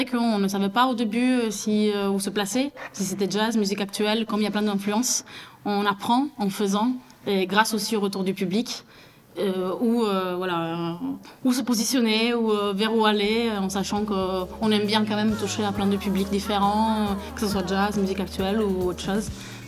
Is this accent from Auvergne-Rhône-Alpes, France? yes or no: no; Toulouse, Occitanie, France; on vient tous de Toulouse ou aux alentours